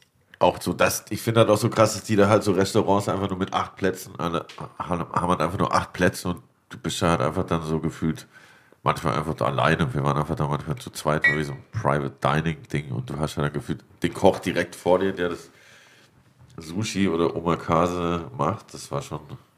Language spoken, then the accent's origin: German; Germany; ich komme von der Schweizer Grenze, aber aus Deutschland.